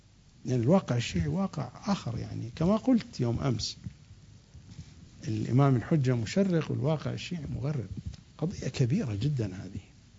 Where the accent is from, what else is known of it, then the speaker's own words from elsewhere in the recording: Iraq; accent: Iraqi; يسرقك، يبوقك، بلهجتنا العراقية يبوقك، حرامي يبوقك